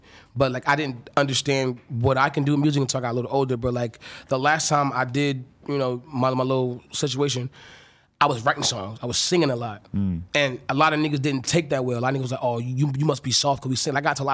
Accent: North Carolina, United States; I'm from North Carolina. It's legal, bitch.

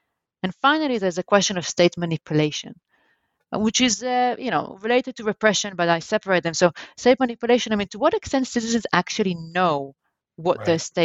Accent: Israel; born or raised there

